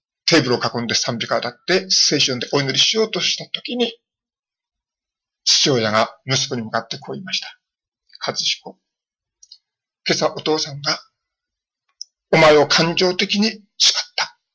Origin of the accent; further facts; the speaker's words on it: Aomori, Japan; 自信を持って青森に帰るわけです。ふるさとの伝道をしようと思いました